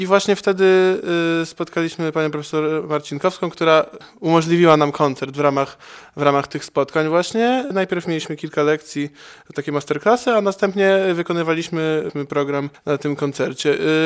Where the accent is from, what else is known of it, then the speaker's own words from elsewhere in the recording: Bydgoszcz, Kuyavian-Pomeranian Voivodeship, Poland; Tak, tak, jestem bydgoszczaninem, także przyjeżdżanie do domu na próby było dla mnie przyjemnością.